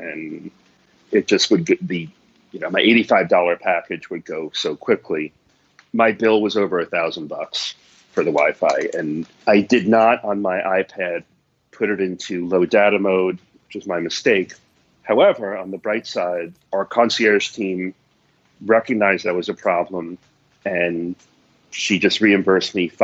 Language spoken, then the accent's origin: English; New York City, New York, United States; again, I'm a New Yorker, they were like New York City good.